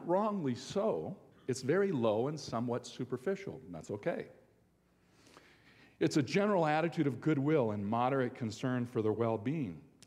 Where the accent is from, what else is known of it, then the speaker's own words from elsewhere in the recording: Iron Mountain, Michigan, United States; I was back in my hometown, Iron Mountain, Michigan, at church